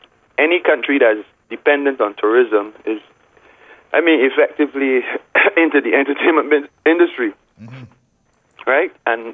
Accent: Barbados; but I'm a Caribbean man. We're smooth and easy, born and bred in Barbados, sure.

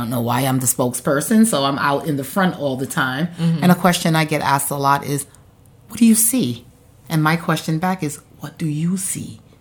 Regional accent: Barbados; especially the blind and visually impaired community here in Barbados, my home country.

